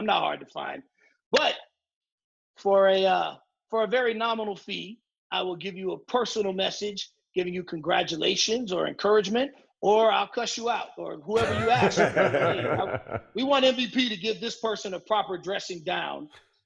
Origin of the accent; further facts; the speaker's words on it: Miami, Florida, United States; I talk about my life growing up in Miami, doing time, why I went to prison